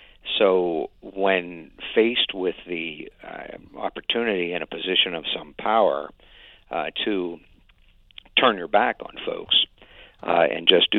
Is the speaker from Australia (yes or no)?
no; Pennsylvania, United States; my responsibilities, as I saw them as an American, as a Pennsylvanian, and as a student of history, required that as well.